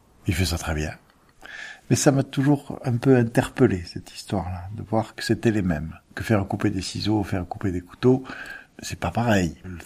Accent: Occitanie, France; Chez nous, en Cévennes, c'était un peu ça aussi

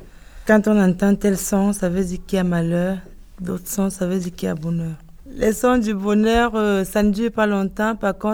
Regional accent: Cameroon; je viens du Cameroun.

